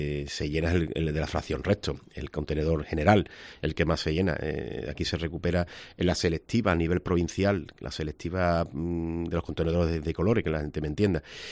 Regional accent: Villarrasa, Andalusia, Spain; soy de Villarrasa y nos hemos criado prácticamente con la planta

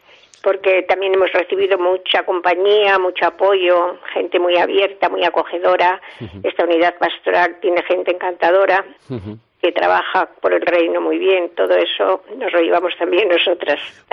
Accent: Vitoria, Basque Country, Spain; yo soy de Vitoria también.

